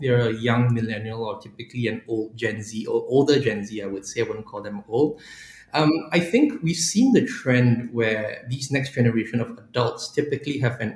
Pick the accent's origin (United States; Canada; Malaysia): Malaysia; not just because I'm Malaysian.